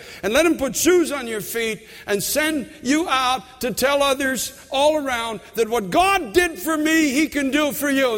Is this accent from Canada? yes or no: yes; Canada; because I'm from Canada